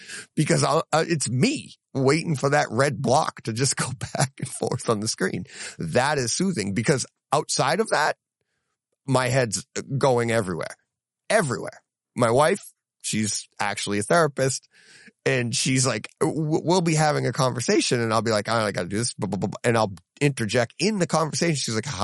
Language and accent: English; Ghana; now in United Kingdom; Growing up in Ghana in West Africa, life was hard. I used movies as a form of coping. My happy place. I started with Bollywood and martial arts movies, and when I moved to the UK, I discovered home cinema